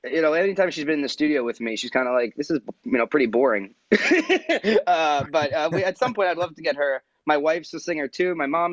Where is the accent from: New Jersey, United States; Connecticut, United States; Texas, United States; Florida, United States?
New Jersey, United States; East Brunswick; I grew up in East Brunswick, so central.